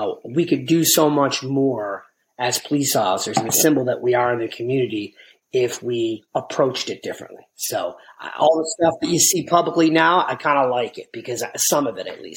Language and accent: English; Buffalo, New York, United States; A little bit about myself. I grew up in Buffalo, New York. Single parent home for most of my life.